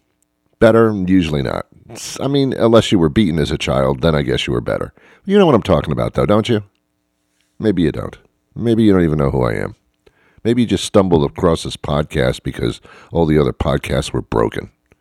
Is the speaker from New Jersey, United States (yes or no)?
yes; Teaneck, New Jersey, United States; I was brought up in Teaneck, New Jersey. Yeah, I know. I'm proud enough to say it. Teaneck, New Jersey, it's on Route 4.